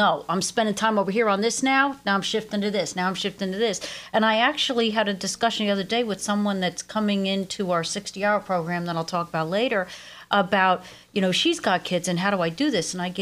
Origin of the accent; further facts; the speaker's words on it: New Jersey, United States; I'm originally from Central Jersey